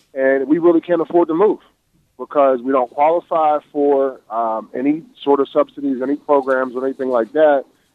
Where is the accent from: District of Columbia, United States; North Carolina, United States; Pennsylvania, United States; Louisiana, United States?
Pennsylvania, United States; Pittsburgh; But the thing is, I'm from the Hill District. I can't afford to live there because I don't qualify for low-income housing.